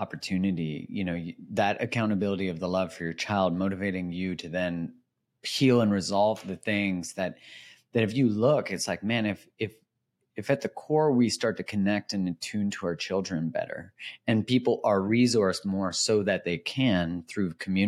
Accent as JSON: {"language": "English", "country": "Canada", "said": "But there's like being Canadian and then like witnessing what happened during COVID in Canada"}